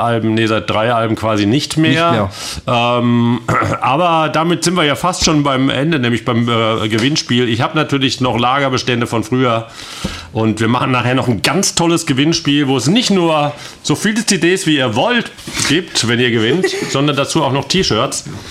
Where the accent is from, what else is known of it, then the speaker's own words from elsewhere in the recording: Southern Germany, Germany; Nee, wir kommen eigentlich aus dem Süden.